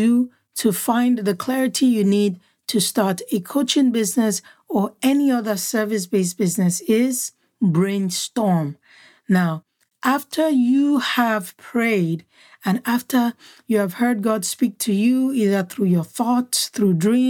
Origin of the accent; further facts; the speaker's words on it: Nigeria; There's a proverb in my native language from where I'm from in Nigeria